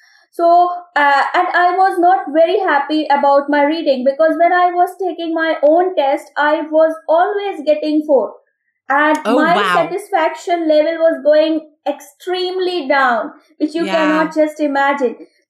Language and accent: English; Lucknow, Uttar Pradesh, India; And I am from India. A place of Nawab called Lucknow.